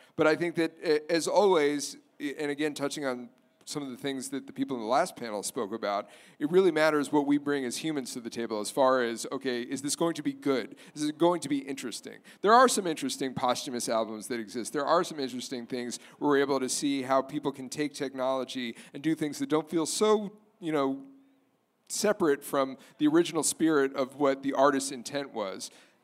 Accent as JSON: {"language": "English", "region": "East Coast", "country": "United States", "tie": "born or raised there", "said": "I grew up on the East Coast."}